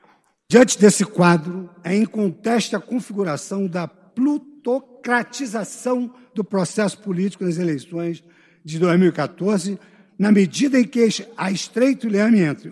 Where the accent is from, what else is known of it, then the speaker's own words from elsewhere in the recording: Brazil; como brasileiro que ama esse país, porque o Brasil é o ar que nós respiramos